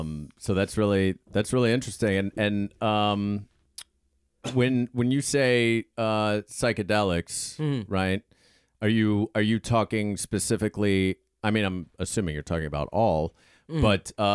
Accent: Pittsburgh, Pennsylvania, United States; I come from I'm from Pittsburgh

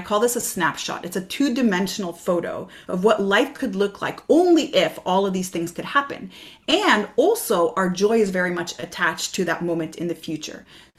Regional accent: Montreal, Quebec, Canada; So I'm from Montreal, Quebec, Canada

